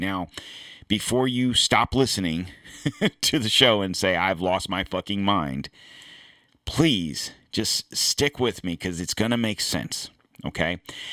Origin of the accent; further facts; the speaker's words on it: Florida, United States; also born or lived in Pennsylvania; I was born in Pennsylvania. Okay. We moved to Florida when I was like 8 or, yeah, 7 or 8, something like that.